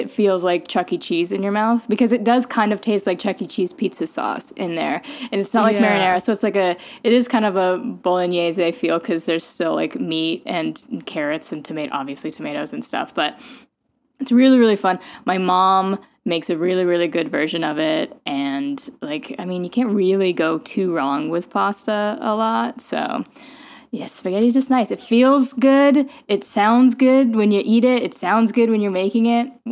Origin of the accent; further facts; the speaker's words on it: Philippines; Well, I am Filipino, and spaghetti was oddly like picked up culturally.